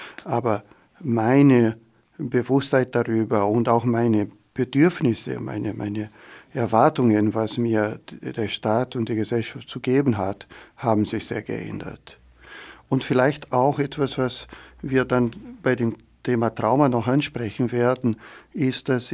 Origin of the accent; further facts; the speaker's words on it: Rio de Janeiro, Brazil; German is a second language; moved away as an adult; now in Austria; Ja, ich komme aus Rio de Janeiro. Ich bin mit 20 nach Österreich gekommen. Die Liebe hat mich hergebracht und habe hier auch meine Familie aufgebaut.